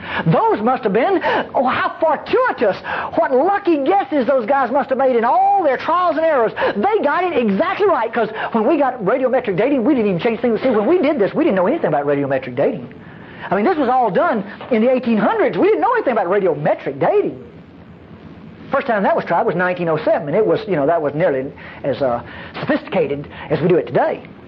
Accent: Mississippi, United States; moved away; That's North Mississippi for squeeze. I'm from North Mississippi, but I've lived in Texas nearly all my life, so, neither one of them claimed me.

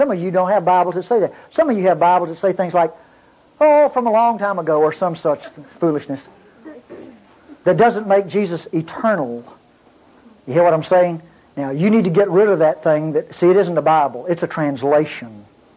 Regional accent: Eupora, Mississippi, United States; Now you can check, and I'm from Eupora, Mississippi.

